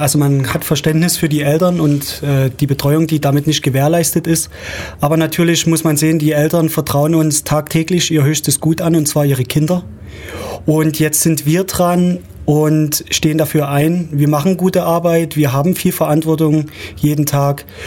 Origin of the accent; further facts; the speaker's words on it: Chemnitz, Saxony, Germany; born there; now in Ulm, Germany; Also wie man es vielleicht hört, ich komme gebürtig aus Chemnitz, bin jetzt seit September 2010 hier in Ulm.